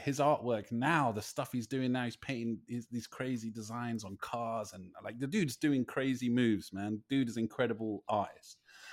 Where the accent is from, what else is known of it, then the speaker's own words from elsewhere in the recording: London, United Kingdom; I'm from London.